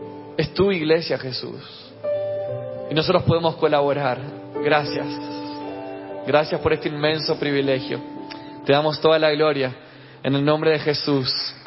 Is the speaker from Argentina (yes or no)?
yes; Argentina; originalmente no soy de Buenos Aires, sino que soy de una ciudad 500 kilómetros de Argentina, al norte de Buenos Aires, donde es obligatorio dormir siesta.